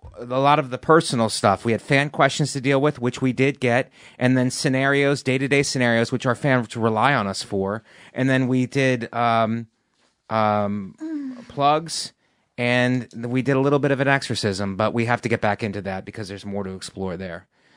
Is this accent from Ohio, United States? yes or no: yes; Ohio, United States; That I'm from Ohio, and a lot of the women in Ohio look like that.